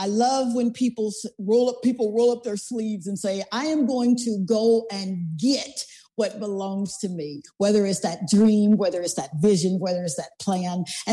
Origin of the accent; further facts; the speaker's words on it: Mississippi, United States; I grew up in Mississippi, guys.